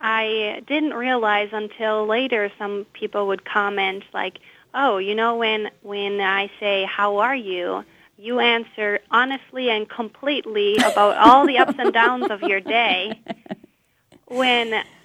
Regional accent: Thailand; So in my case, I didn't grow up in the U.S. or Finland. I grew up in Thailand. I don't have citizenship there, but that's where my childhood was.

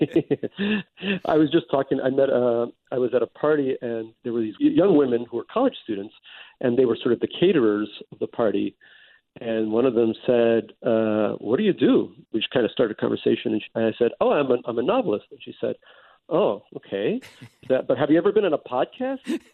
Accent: New York, United States; But almost all the friends I had, not just from Oberlin, but from growing up in New York

